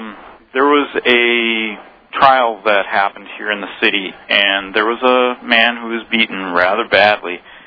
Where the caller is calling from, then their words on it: Milwaukee, Wisconsin, United States; Calling from Milwaukee.